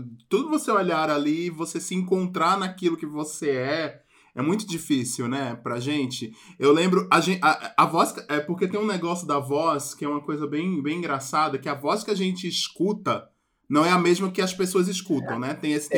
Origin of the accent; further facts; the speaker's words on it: Pernambuco, Brazil; Mas eu sou de Pernambuco, então eu não fui pra túnel.